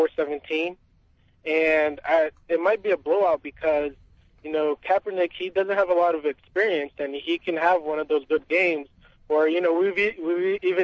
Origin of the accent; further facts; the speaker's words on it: Rio de Janeiro, Brazil; first language Portuguese; I'm from Brazil, I'm from Rio de Janeiro, so I might as well speak some Portuguese.